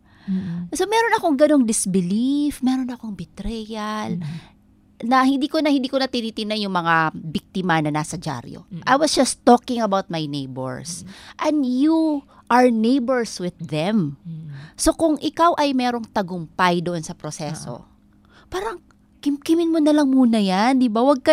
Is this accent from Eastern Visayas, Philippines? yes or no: yes; Eastern Visayas, Philippines; Kami ay taga Northern Samar. Mm-hmm. So talaga kami ay lumaki.